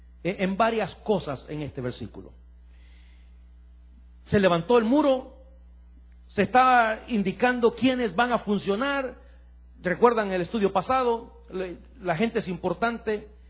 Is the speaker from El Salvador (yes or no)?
yes; El Salvador; en mi país, en El Salvador.